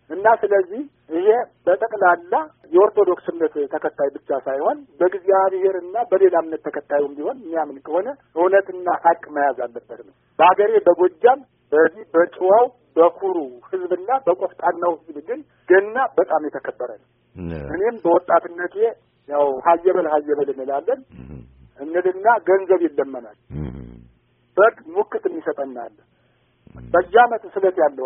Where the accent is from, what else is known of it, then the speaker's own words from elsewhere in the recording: Gozamen, Amhara, Ethiopia; born there; እንግዲህ የተወለድኩት እዚሁ ደብረ ማርቆስ አዋሳኝ እዚሁ ጎዛመን ወረዳ ማጃንገታም ቀበሌ ነው።